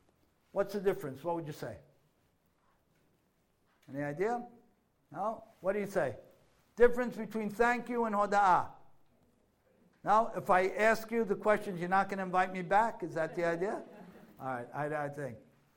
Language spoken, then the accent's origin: English; New York, United States; I'm from New York. Nothing you can do will make me feel bad.